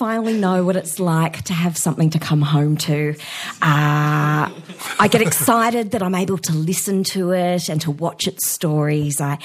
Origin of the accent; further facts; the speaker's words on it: London, United Kingdom; But see, I'm from London